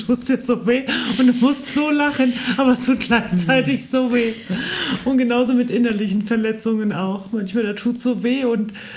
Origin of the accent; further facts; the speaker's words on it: Gießen, Hesse, Germany; also ich komme aus Gießen, im Kreis Gießen